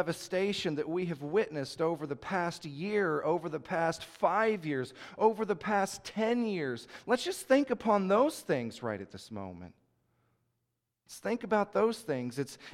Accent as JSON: {"language": "English", "town": "Panama City", "region": "Florida", "country": "United States", "tie": "born or raised there", "said": "My hometown of Panama City was leveled by Hurricane Michael just a few years ago."}